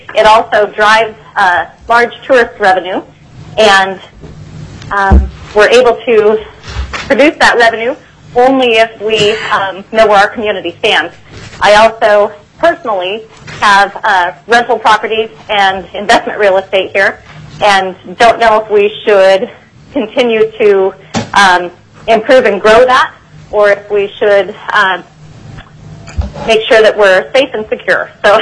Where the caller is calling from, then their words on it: Sterling, Alaska, United States; I'm calling in from Sterling in Solotna, Alaska